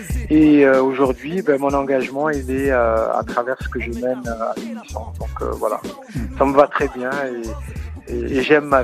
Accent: Montpellier, Occitanie, France; Moi, je suis issu de ce quartier de la Paillade.

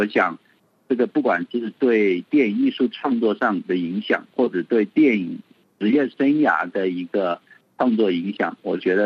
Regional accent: Myanmar; 特别对我这种来自于比较偏远的一个地区缅甸，然后相对我们在地的电影并不那么发达的一个状况下

